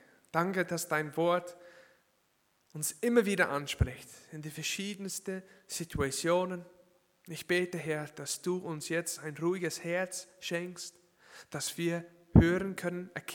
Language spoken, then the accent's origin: German; United States; moved away as an adult; Für die, die es noch nicht wissen, ich komme aus den USA und ich erinnere mich, als ich 19 Jahre alt war, bin ich nach England gegangen